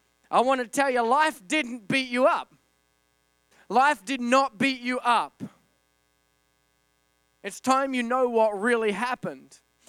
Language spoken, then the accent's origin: English; Australia; because I'm from Australia